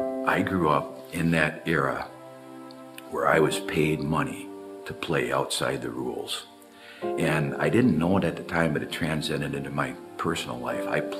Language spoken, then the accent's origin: English; White Bear Lake, Minnesota, United States; I grew up in White Bear Lake in the 50s, and my mom and dad split up when I was 4 years old.